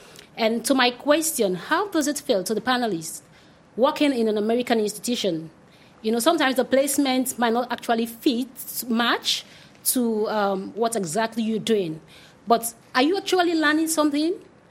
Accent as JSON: {"language": "English", "country": "Sierra Leone", "said": "from Sierra Leone."}